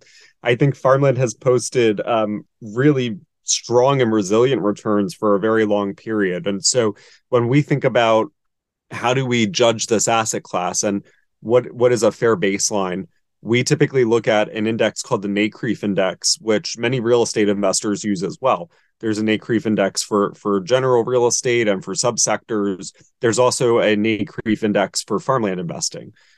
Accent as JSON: {"language": "English", "region": "New York", "country": "United States", "tie": "born or raised there", "said": "I grew up in New York's Hudson Valley, so I was fortunate to be around agriculture for much of my childhood."}